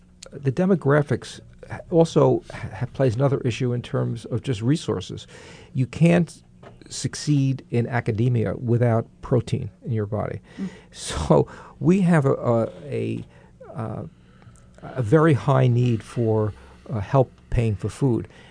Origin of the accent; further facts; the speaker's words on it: New York, United States; accent: New York; How come you don't have a New York accent and I do?